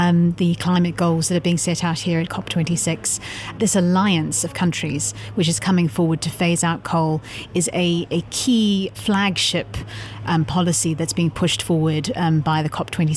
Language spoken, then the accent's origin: English; South Africa; my home country, South Africa